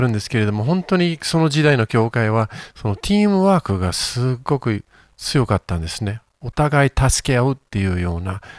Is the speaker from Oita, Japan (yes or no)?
no; Yokohama, Kanagawa, Japan; 子供頃横浜育ちで